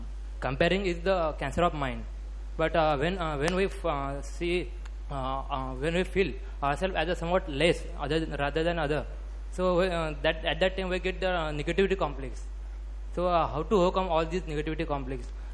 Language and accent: English; Amravati, Maharashtra, India; From Amravati, like Vidarbha, Maharashtra.